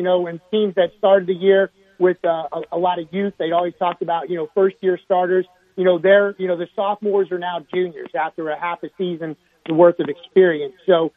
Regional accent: Ohio, United States; You know, I grew up in Ohio in the 70s

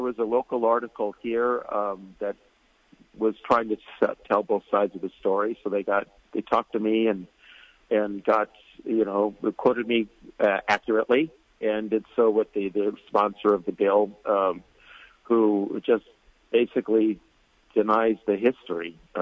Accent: San Diego, California, United States; So I'm from San Diego. I grew up a little over 3 miles from the first mission that he founded, so it's kind of personal with me.

